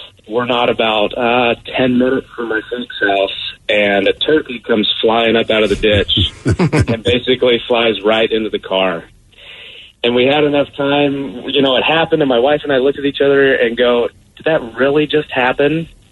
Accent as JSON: {"language": "English", "region": "Missouri", "country": "United States", "lives_now": "Bremerton, United States", "said": "So, I'm in the Navy. I'm stationed up here in Bremerton. I'm originally from Missouri."}